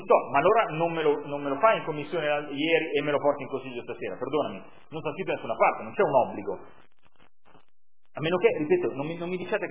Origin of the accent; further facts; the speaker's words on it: Milan, Lombardy, Italy; io che sono della Barona, quindi di un pezzo importante di questa zona